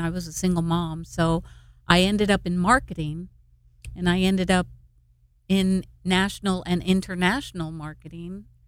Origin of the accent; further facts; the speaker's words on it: New York, United States; moved away as an adult; also born or lived in New Jersey; now in California, United States; Yeah, I'm from New York. I did my teens in New Jersey, and then I moved across country to get out of the nest when I was 21.